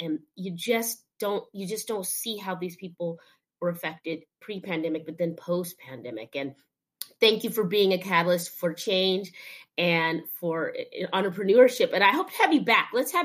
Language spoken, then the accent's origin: English; Athens, Attica, Greece; now in United States; Guys, I'm here from Athens, Greece. I'm doing my MBA at Pepperdine.